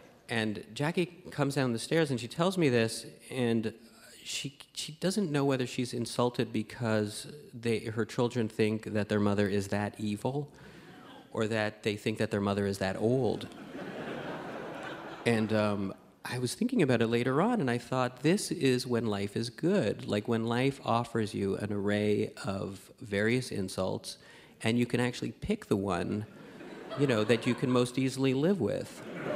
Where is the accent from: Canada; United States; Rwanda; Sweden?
Canada; Montreal, Quebec; I'm from Montreal